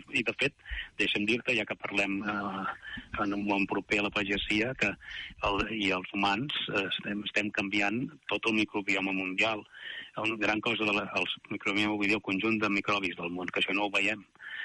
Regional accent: Girona, Catalonia, Spain; also born or lived in Barcelona / Montseny; no soc de les vostres terres, però tot i que les estimo molt, perquè soc més aviat de Girona i de Barcelona i de Montseny

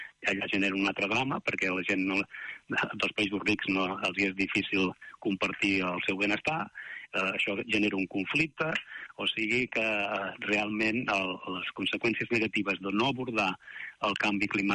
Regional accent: Girona, Catalonia, Spain; also born or lived in Barcelona / Montseny; no soc de les vostres terres, però tot i que les estimo molt, perquè soc més aviat de Girona i de Barcelona i de Montseny

